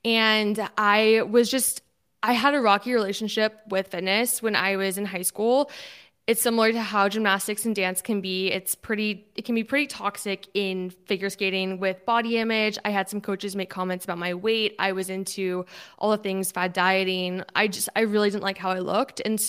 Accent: Midland, Texas, United States; born there; also born or lived in Houston / Canada / Pittsburgh; now in Florida, United States; I'm originally from Texas. I don't think I've told you that, Janine, but I was born in Midland, Texas. I lived in Houston for 5 years. I've lived in Canada, Pittsburgh, everywhere.

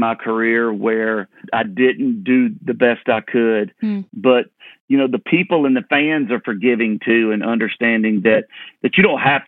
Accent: Leesburg, Georgia, United States; Yeah, well, I grew up in Leesburg, Georgia, right in town, but I could walk to cotton fields and peanut fields.

